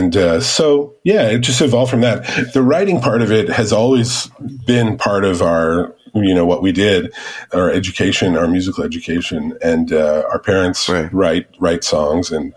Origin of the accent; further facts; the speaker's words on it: Edmonton, Alberta, Canada; now in Montreal, Canada; we grew up in Edmonton, Alberta, and my sister and brother are still there. Shannon and Jeremiah are still in Edmonton, as are our parents. And I live in Montreal.